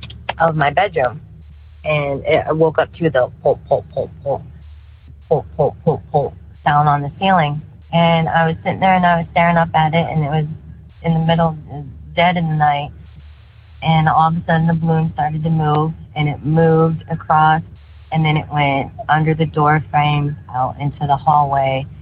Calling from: St. Louis, Missouri, United States; I am from St. Louis, Missouri.

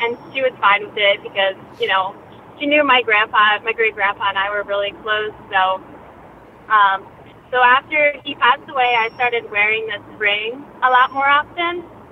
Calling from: New Hampshire, United States; I'm calling from New Hampshire.

